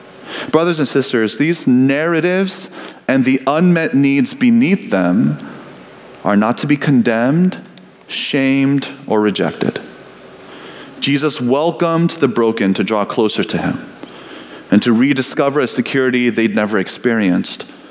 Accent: Indiana, United States; When I was growing up in Indiana, my parents had a small garden in the backyard that you could see from the window above the kitchen sink.

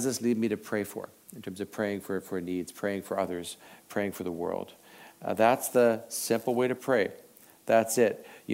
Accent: Winnipeg, Manitoba, Canada; I grew up in Winnipeg

